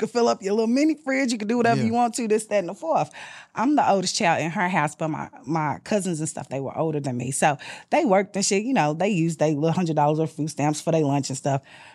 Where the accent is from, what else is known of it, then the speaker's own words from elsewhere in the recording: Louisville, Kentucky, United States; As a child, back in the day, 12, 13, 14 years old, I grew up on Madison on 24th.